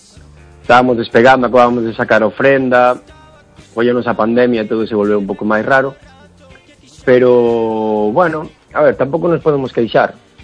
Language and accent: Galician; Noia, Galicia, Spain; para nós, o sea, que somos de Noia